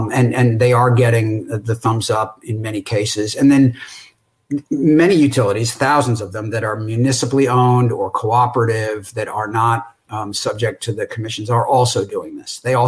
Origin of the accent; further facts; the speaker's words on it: New York, United States; And so I'm a New Yorker, by the way. I grew up on Long Island. I worked in the city. I ended up on the West Coast, but I'm a New Yorker at heart.